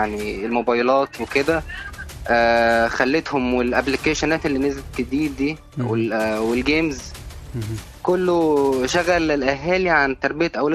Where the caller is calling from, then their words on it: Cairo, Cairo Governorate, Egypt; السلام، مدينة السلام.